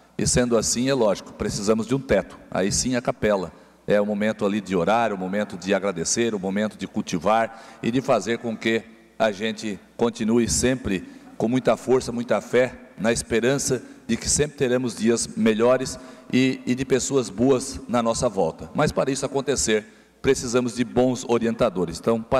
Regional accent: São Ludgero, Santa Catarina, Brazil; Eu que venho de São Ludogero, cidade de origem alemã, colonização alemã

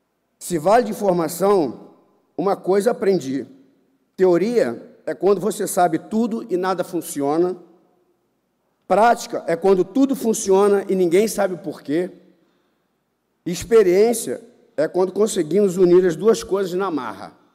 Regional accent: Niterói, Rio de Janeiro, Brazil; Eu vim da Banda do Além, como era chamado Niterói, terra doada ao Araribóia.

